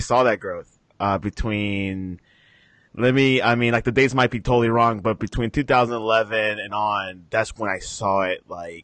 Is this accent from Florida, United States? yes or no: yes; Miami, Florida, United States; also born or lived in Alabama; I was born in Miami. I was born in Jackson Memorial. and I went to school in Dade Christian School in back in the early 2000s.